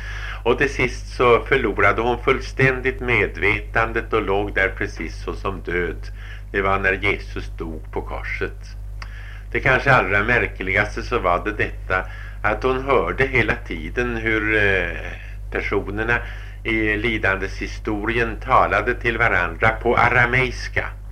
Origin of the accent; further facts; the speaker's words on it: Sweden; Jag är från Sverige, sa jag.